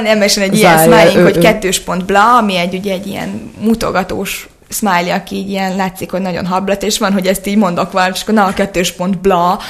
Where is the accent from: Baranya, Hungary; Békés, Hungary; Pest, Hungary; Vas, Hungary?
Baranya, Hungary; Pécs; amint ugye én pécsi vagyok, amikor hazautazok